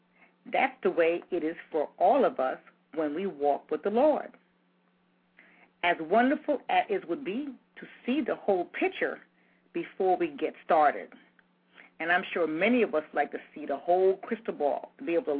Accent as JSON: {"language": "English", "town": "Walterboro", "region": "South Carolina", "country": "United States", "tie": "born or raised there", "said": "I took a trip to my hometown, little small town called Walterboro, South Carolina."}